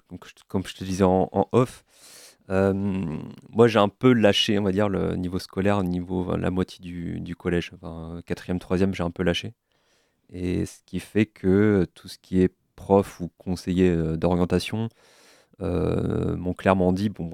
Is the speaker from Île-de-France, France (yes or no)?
no; Quimper, Brittany, France; Bah, je suis de Quimper à la base.